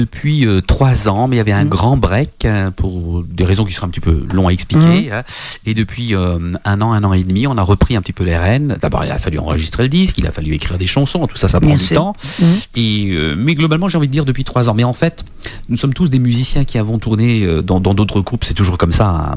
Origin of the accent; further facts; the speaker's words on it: Sarreguemines, Grand Est, France; Moi, je viens de Sarreguemines. Il y a la Sarre. Et on habitait rue des Espagnols